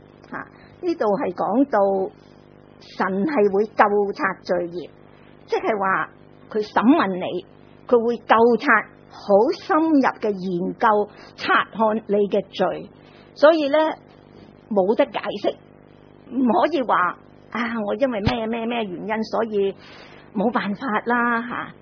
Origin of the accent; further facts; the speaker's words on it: China; 但系你记唔记得我哋中国人话咧，举头三尺就有神明啊！